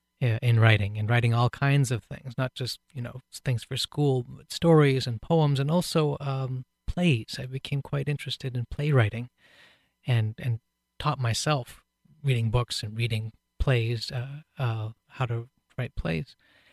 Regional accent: Seattle, Washington, United States; I was born and raised in Seattle.

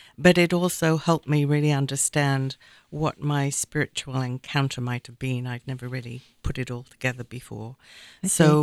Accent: Manchester, North West England, United Kingdom; moved away as an adult; also born or lived in Australia / New Zealand; I was born in Manchester, England. And so that's really my hometown. Everybody always wonders about my accent because I took myself off to live in Australia and New Zealand in my 20s. So my whole accent is a little morphed.

